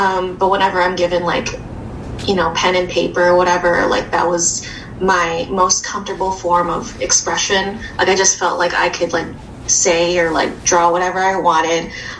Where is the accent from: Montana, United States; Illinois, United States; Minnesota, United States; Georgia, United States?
Illinois, United States; Chicago; Yes, I grew up in Uptown. I was born there. Mostly been on the north side for most of my life. Currently living near the Bridgeport area in McKinley Park.